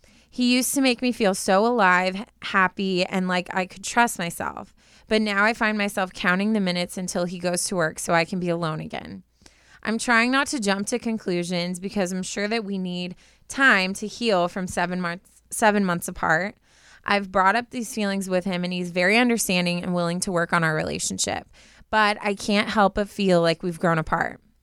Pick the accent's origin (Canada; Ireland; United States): Canada; He's from the UK, and I'm from Canada.